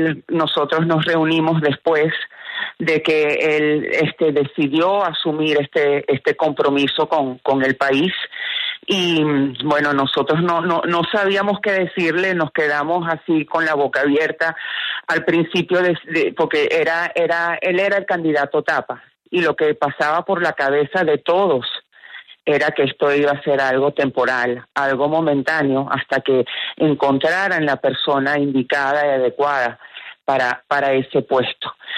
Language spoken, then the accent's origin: Spanish; Venezuela; para sentirnos todos incluidos, porque todos somos venezolanos.